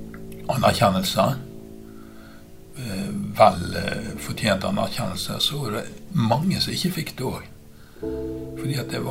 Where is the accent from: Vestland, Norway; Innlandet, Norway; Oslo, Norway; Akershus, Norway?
Vestland, Norway; Bergen; der som jeg vokste opp i Bergen